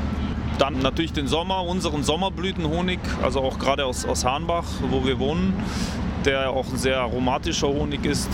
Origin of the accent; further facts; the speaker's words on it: Transylvania, Romania; Natürlich, ich bin aus Siebenbürgen